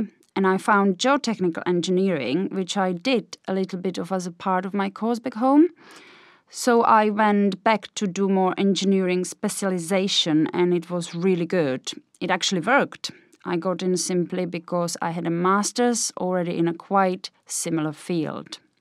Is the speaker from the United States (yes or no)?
no; southeast, Poland; I come from Poland, the southeast of Poland.